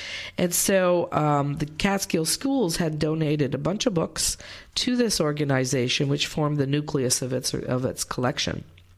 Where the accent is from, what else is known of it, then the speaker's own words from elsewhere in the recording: London, Ontario, Canada; now in Greene County, United States; one of my fondest memories of growing up in London, Ontario, Canada.